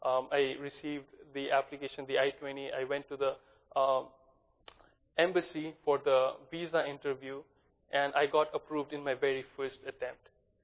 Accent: India; I'm from India. India is a very small country with a lot of people.

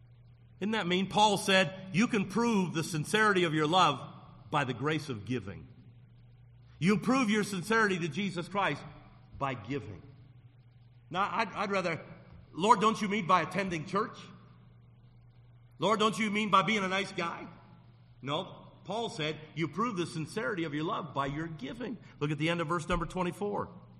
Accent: United States; Oh, thank God I'm an American.

